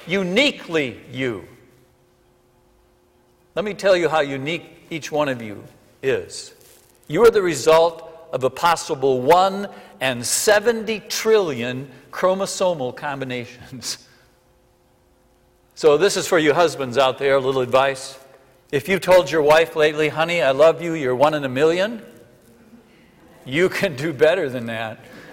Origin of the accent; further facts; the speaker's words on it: Minnesota, United States; pretty much stay in Iowa now, except for occasions like this, come to Minnesota, my home state.